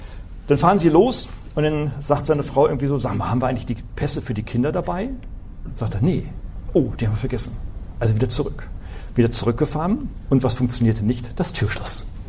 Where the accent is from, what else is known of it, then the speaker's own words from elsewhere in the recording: Northern Germany, Germany; Ich bin ein Norddeutscher